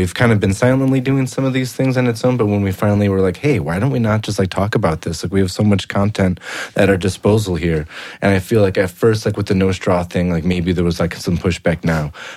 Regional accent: Wisconsin, United States; I mean, I think growing up in Wisconsin, the idea of going out into like the farmer's market to get like fresh produce and all that stuff was like, you know, very, you know, something that I feel like I took for granted.

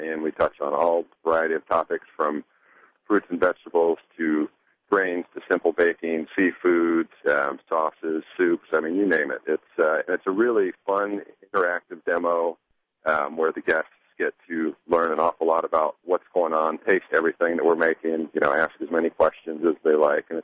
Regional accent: Bisbee, Arizona, United States; We get killer bee honey in from Bisbee, which is actually my hometown.

